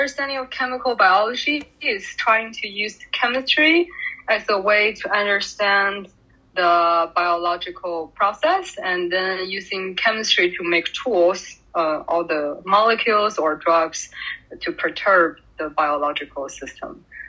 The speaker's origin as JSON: {"language": "English", "region": "Beijing", "country": "China", "tie": "born or raised there", "moved": "as an adult", "lives_now": "United States", "said": "So I grew up in Beijing, China, and I came to the U.S. To pursue my bachelor degree at University of Wisconsin Madison. And now I'm a PhD candidate at UCSF."}